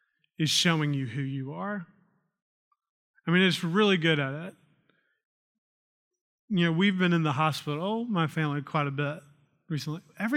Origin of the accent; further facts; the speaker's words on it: the South, United States; especially I grew up in the South, so in the church I grew up in, it felt like everyone was perfect all the time.